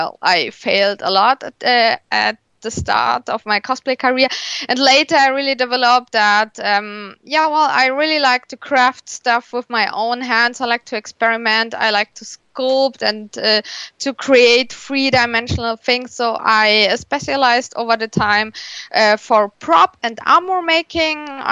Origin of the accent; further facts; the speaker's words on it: Germany; English is a second language; Originally I'm from Germany. I'm still a student right now